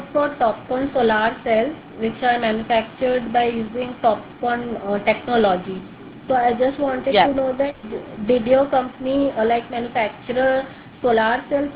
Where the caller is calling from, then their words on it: India; This side … I'm calling from India.